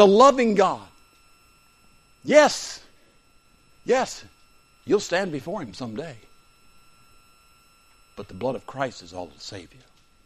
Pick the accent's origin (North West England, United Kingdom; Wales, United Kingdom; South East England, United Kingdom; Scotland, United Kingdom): Wales, United Kingdom; He and I are the same thing. We came from Wales.